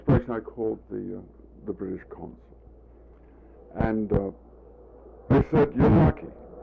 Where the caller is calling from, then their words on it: Los Angeles, California, United States; I'm calling him from Los Angeles, from USC.